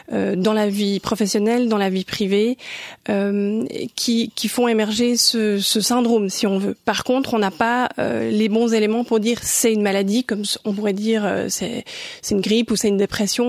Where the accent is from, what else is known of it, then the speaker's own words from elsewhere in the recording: Romandy, Switzerland; comme je suis bilingue, j'ai grandi en Suisse romande, mais je parle suisse-allemand avec mes parents.